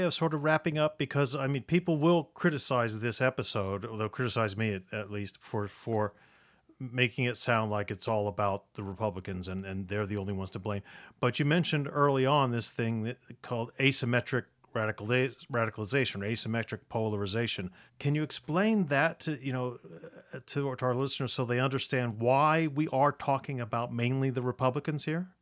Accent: United States; it's hard for me to believe as an American that Marjorie Taylor Greene is a member of Congress

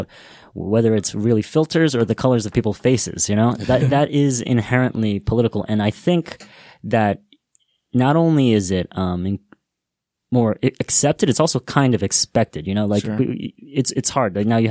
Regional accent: New York, United States; now in Los Angeles, United States; I'm from New York, you know, I'm in LA now, more for work here, but I was a shy kid as a kid

